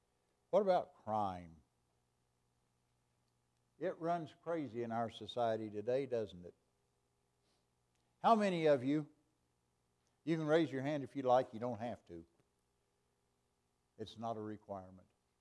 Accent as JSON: {"language": "English", "town": "Claremore", "region": "Oklahoma", "country": "United States", "tie": "born or raised there", "said": "When I was a kid growing up in Claremore, Oklahoma, that back door was never locked."}